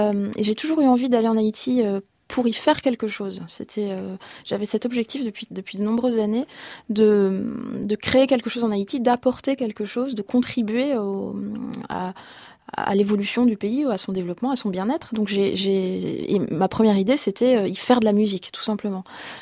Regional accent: France; Non, moi j'ai grandi en France.

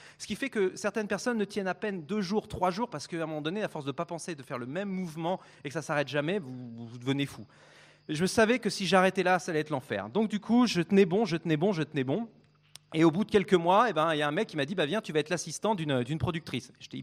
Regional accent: France; il me dit, t'as un drôle d'accent. Alors je l'ai regardé, je dis, oui, je suis français.

